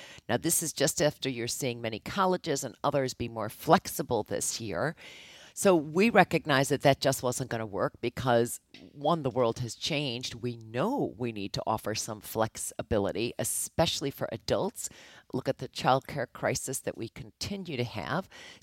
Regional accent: Illinois, United States; Senator Paul Simon from Illinois. I'm originally from Illinois.

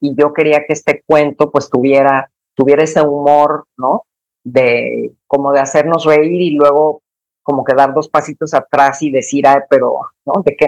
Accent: Mazatlán, Sinaloa, Mexico; now in Guadalajara, Mexico; Yo soy de Mazatlán, como sabes, aunque llevo ya muchos años viviendo en Guadalajara

